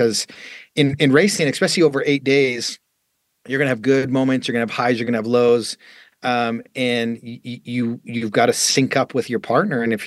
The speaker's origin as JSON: {"language": "English", "country": "Canada", "tie": "born or raised there", "said": "It was like I grew up in Canada"}